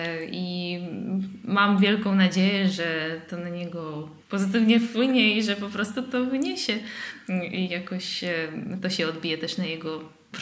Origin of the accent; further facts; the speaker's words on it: Russia; now in Poland; No dla mnie to oczywiście wszystko dla mnie było wielkim szokiem, ponieważ przyjechałam z Rosji, z niewielkiego miasta, gdzie mamy zupełnie, no nie powiedziałabym zupełnie, ale jednak taką inną kulturę miejską